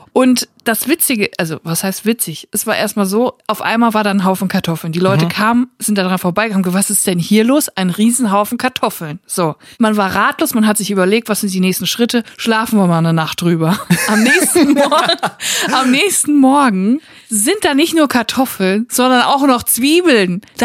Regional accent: Netphen, North Rhine-Westphalia, Germany; Ich bin ja im Siegerland aufgewachsen, ich bin in Netphen zur Schule gegangen

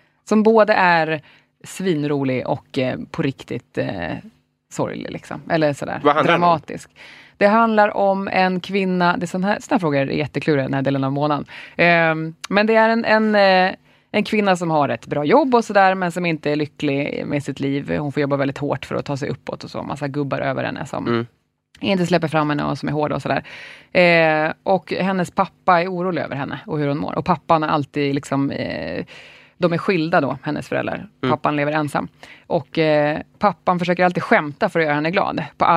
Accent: Stockholm, Stockholm County, Sweden; Jag är ju härifrån.

